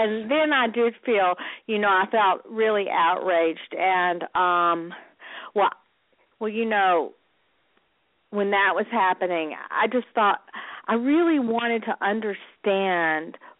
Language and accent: English; Birmingham, United States; I have a close friend I grew up with in Birmingham